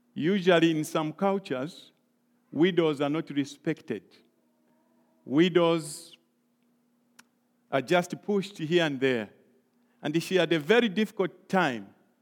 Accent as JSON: {"language": "English", "country": "Zambia", "second_language": "English", "said": "As we are coming from Zambia and Africa, I was thinking the church has asked me to go and speak."}